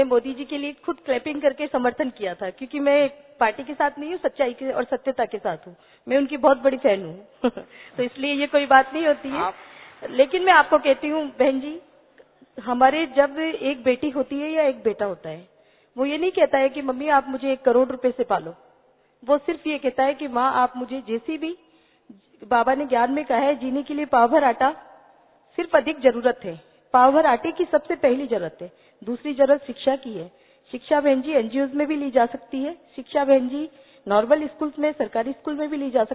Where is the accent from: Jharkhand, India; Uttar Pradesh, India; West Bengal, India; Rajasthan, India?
Rajasthan, India; मैं राजस्थान से हूं, मेरे यहां बेटे का होना किसी समय तक एक अभिशाप माना जाता था